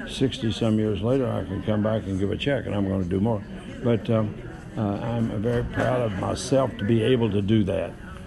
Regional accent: Greenup, Kentucky, United States; Well, it's a long way from Greenup. It's a long way from my hometown in the sense that I came just like a lot of East Kentuckians, that we didn't have any money.

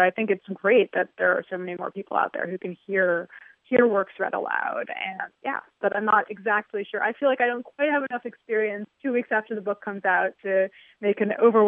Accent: New York City, New York, United States; because of course, I grew up in New York City, and there are lots of authors who come and read here.

